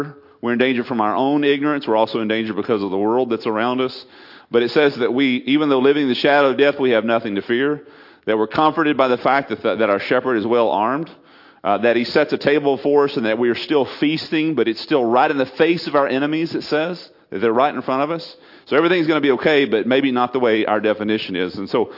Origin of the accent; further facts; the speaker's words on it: Port Isabel, Texas, United States; Port Isabel, bay, ocean, all this kind of stuff, jetties, except no visitors. And nobody went to my hometown.